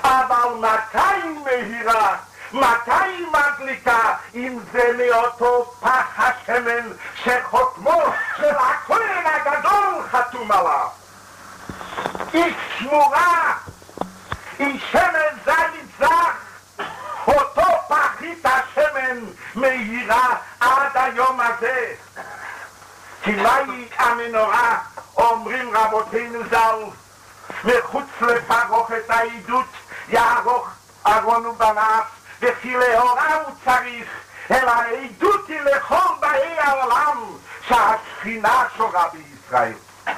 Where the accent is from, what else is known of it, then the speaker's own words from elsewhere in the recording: Jerusalem, Jerusalem District, Israel; באתי ילד קטן בירושלים, קטן מאוד, וגודלתי וחונכתי כאן בירושלים